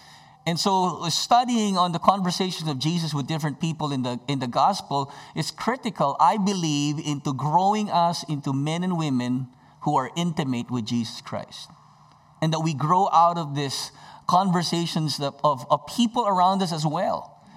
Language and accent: English; Philippines; I don't know about you, but as a Filipino, I love basketball.